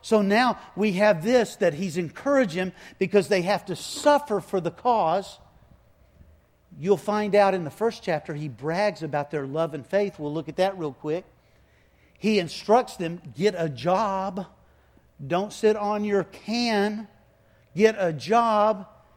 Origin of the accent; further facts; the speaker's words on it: Gulf Coast, United States; I'm from the Gulf Coast. I know the effect.